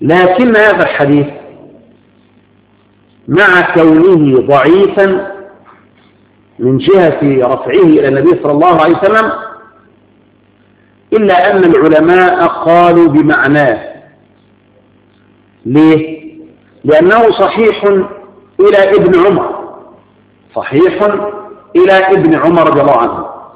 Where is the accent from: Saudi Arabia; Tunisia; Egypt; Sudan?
Egypt; الجراد هو مثل الذي نسميه عندنا في مصر، نسميه عندنا هنا الذي نسميه النفطاط.